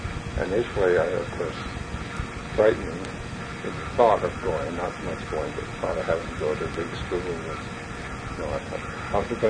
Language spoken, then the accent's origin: English; Maine, United States; born there; I was born on Lancer, Maine.